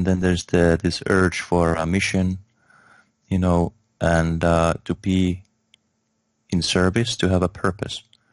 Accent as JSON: {"language": "English", "country": "Finland", "second_language": "English", "said": "I'm a Finnish. I was born in Finland. I'm Finnish nationality"}